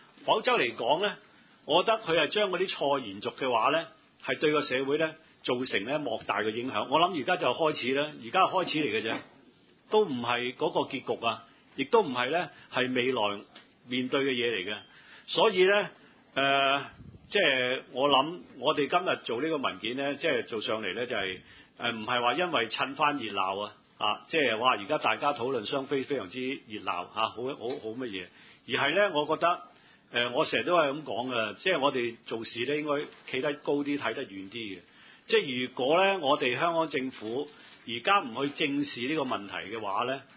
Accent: China; 我哋中國人有句叫舊瓶新酒，

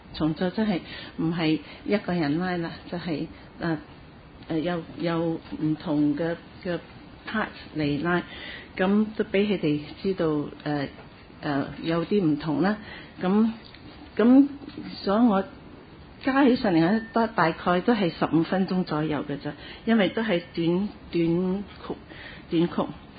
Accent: Singapore; Cantonese is a second language; 係因為我係新加坡人，所以我講廣東話可能係比較慢啲

